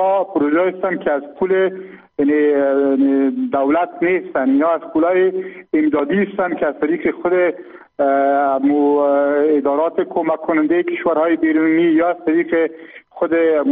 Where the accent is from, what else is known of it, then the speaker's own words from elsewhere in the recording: Afghanistan; همه ما هم افغان هستیم، ما هم از کامیده دیگر آمدیم،